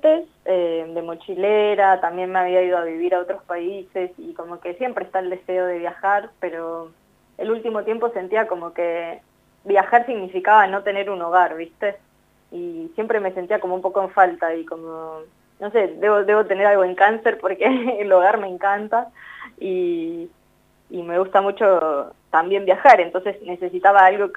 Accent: Villa Gesell, Buenos Aires Province, Argentina; also born or lived in La Plata; Soy de Buenos Aires, siempre fui bastante viajera hasta de pequeña porque mi mamá se mudó mucho, así que digo que soy de Gesell, pero bueno, creo que soy del mar en general.

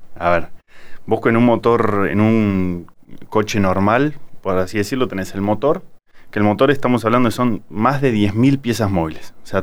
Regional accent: Córdoba, Argentina; Nosotros, por ejemplo, yo vengo de Córdoba. Yo soy oriundo de un pueblito de Córdoba.

